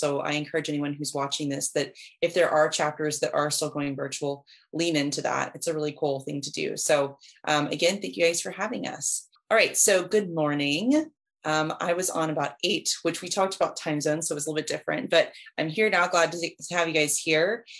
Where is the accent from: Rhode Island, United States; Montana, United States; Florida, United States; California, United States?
Florida, United States; It's a crazy state. We're actually from the Panhandle.